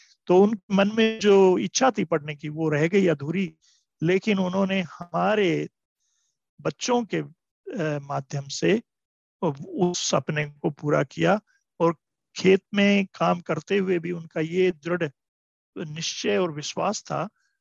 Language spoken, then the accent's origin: Hindi; India; मैं कृषि परिवार से हूँ, गांव से, तो मेरा जन्म एक गांव में हुआ।